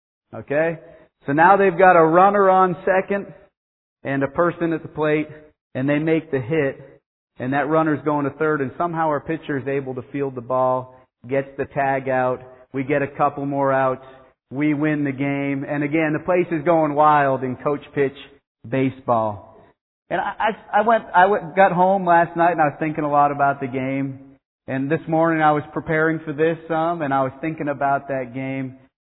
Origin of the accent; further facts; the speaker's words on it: Massachusetts, United States; Of course, I grew up in Massachusetts and you've got to be a Red Sox fan.